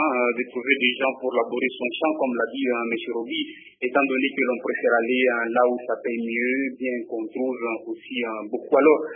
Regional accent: Katanga, DR Congo; la rentrée de la saison pluvieuse ici chez nous au Katanga

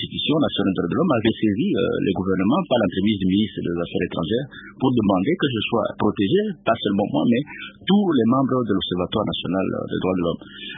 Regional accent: Kananga, Kasaï-Central, DR Congo; born there; Je suis né à Lulobourg, actuellement au Kananga, un certain 23 mai 1955.

